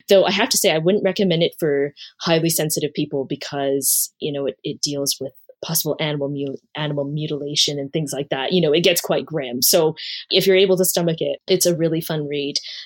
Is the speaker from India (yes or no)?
no; Canada; I'm Chinese Canadian.